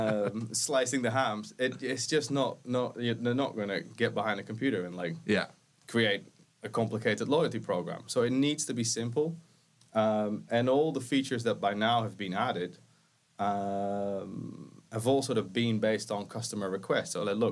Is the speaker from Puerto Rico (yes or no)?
no; Netherlands; now in United Kingdom; we know that by now. I'm from the Netherlands, lived in the UK for 11 years by now.